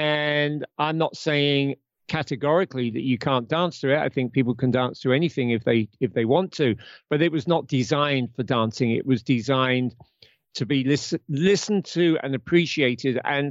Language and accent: English; United Kingdom; Because as you know, I'm a Brit and the book ends in 77 when I was 13.